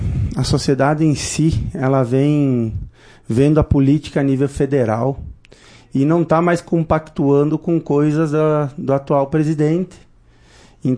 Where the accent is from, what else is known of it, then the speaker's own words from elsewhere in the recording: Marau, Rio Grande do Sul, Brazil; eu nasci e me criei em Marau